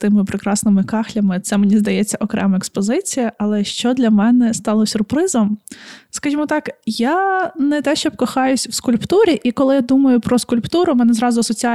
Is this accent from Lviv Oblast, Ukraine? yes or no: no; Khmelnytskyi Oblast, Ukraine; вирішила навідати края, та звідки я родом. У мене там трошки Галичини намішано, трошки Буковини, і я така вся файна подоляночка. І, отже, поїхала я в Сатанів. Це, скажімо, як Трускавець Хмельницької області